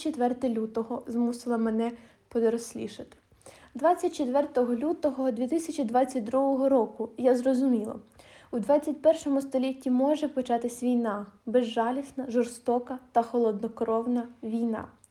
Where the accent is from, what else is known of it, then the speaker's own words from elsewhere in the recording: Irpin, Kyiv Oblast, Ukraine; Я народилась і виросла в Ірпіні.